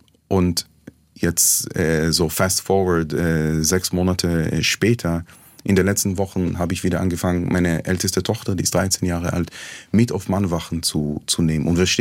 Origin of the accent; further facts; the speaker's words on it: Jerusalem, Jerusalem District, Israel; Ich bin in Jerusalem aufgewachsen. Jerusalem ist eine nach wie vor geteilte Stadt, eigentlich. Also offiziell nicht, aber es gibt das jüdische West-Jerusalem, es gibt das arabische Ost-Jerusalem.